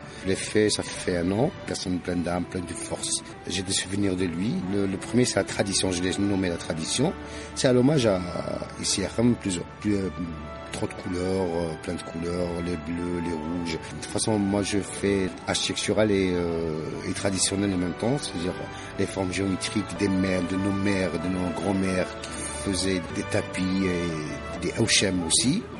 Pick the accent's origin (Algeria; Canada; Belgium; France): Algeria; El Biar, Algiers Province; J'ai passé toute mon enfance à Albiar.